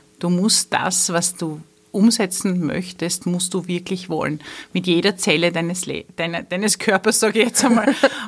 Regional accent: Styria, Austria; born there; also born or lived in Vienna / Lower Austria; im Jahr 2000, da habe ich noch in Niederösterreich gewohnt. Ich bin zwar gebürtige Steirerin, aber habe einen Ausflug nach Wien und Niederösterreich gemacht.

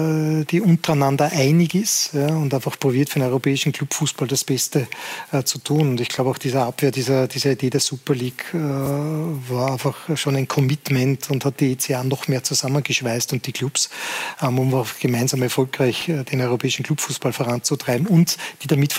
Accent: Austria; dass wir als Österreicher da unseren Beitrag leisten

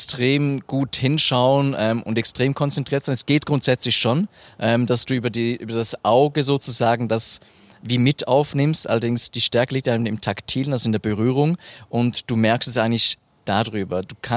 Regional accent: Thurgau, Switzerland; da gibt es in meinem Heimatkanton, im schönen Kanton Thurgau

